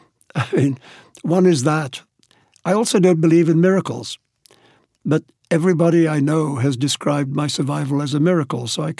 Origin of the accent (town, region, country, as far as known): India; born or raised there